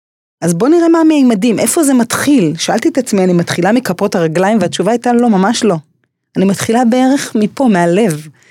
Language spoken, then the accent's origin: Hebrew; United States; born there; first language English; Hebrew is a second language; אני נולדתי בארצות הברית, השפה הראשונה שלי הייתה אנגלית, ולמדתי לאורך חיי, למדתי ערבית, צרפתית, גרמנית, אפילו יידיש, עברית כמובן